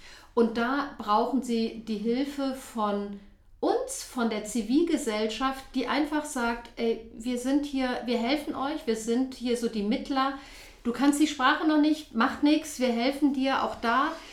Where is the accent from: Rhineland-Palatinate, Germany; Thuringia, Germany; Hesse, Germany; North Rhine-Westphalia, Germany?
North Rhine-Westphalia, Germany; Cologne; born there; Ich bin in Köln geboren, bin also noch in den alten Bundesländern eigentlich sozialisiert.